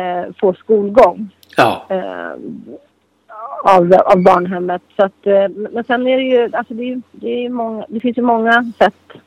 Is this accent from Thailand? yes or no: yes; Thailand; Alltså som thailändare. Så det finns ett starkt band mellan thailändare.